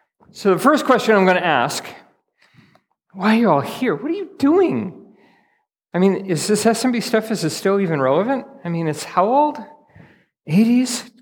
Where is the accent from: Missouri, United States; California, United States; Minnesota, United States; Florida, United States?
Minnesota, United States; I come from Minnesota in the USA. I live there all year round.